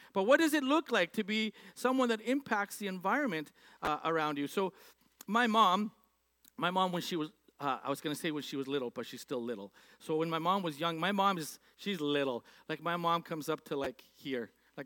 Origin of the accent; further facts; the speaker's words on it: Alberta, Canada; growing up in Alberta and being a pipeline kind of believing kid